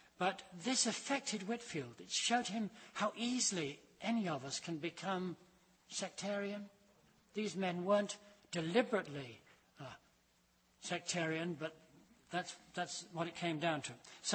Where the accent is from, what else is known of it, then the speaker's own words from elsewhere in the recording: Scotland, United Kingdom; as a Scotsman